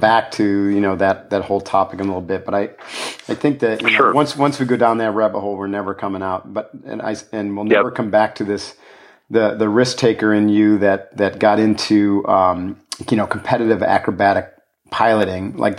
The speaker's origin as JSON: {"language": "English", "region": "New York", "country": "United States", "tie": "born or raised there", "said": "I grew up in the Adirondack Mountains, which is also very yeah. different than New Mexico, but also incredibly beautiful in its own way."}